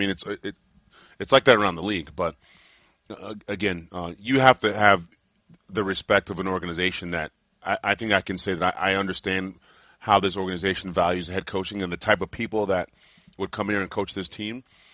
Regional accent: Cameroon; I knew it. I'm from Cameroon. That's why I knew the name.

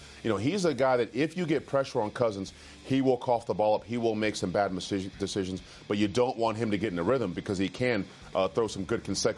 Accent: Washington, District of Columbia, United States; Well, Paul, as you know, I'm from the Washington, D.C. area. Grew up working at RFK Stadium and all that stuff as a kid.

